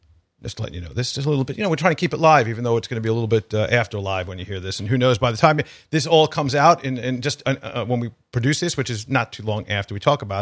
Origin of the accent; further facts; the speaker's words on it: Florida, United States; I'm from Florida, so we know all the things about hanging chads and all the things that have happened over the years with Florida.